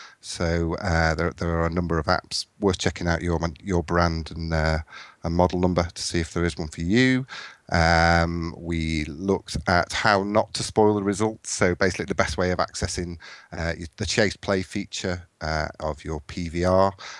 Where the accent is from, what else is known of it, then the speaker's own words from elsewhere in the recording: England, United Kingdom; as an English person, I think I put that actually.